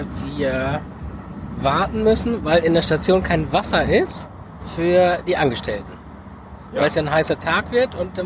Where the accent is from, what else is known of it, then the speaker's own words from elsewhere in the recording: United States; Das wussten die anderen Amerikaner auch nicht.